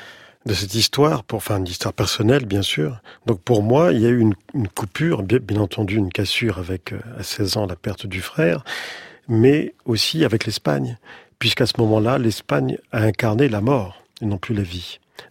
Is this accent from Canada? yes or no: no; Casablanca, Casablanca-Settat, Morocco; je suis né à Casablanca, et donc dans la rue, à la maison, partout, j'ai toujours entendu parler à la fois le français, l'arabe et l'espagnol. Donc ces trois langues me sont familières